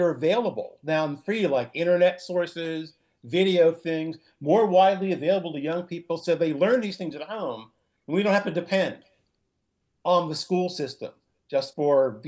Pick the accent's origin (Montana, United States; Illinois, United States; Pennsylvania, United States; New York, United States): New York, United States; New York City; Growing up in New York City in the 1970s was largely through my parents.